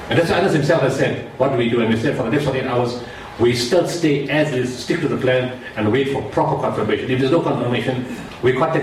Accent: South Africa; even after I spoke to her as a South African, she still didn't trust anybody.

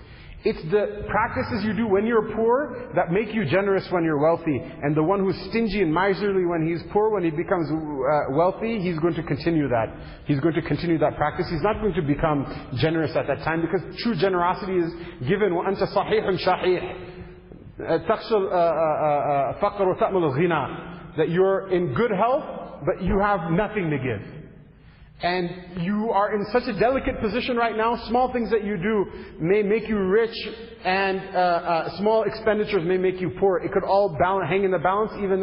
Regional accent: United States; I come from America.

